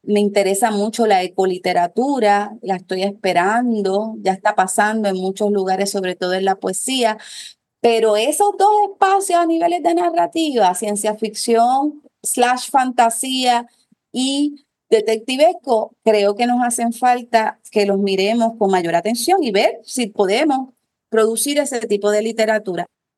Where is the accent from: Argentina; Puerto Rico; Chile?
Puerto Rico; porque como toda boricua, la mitad de mi familia está allá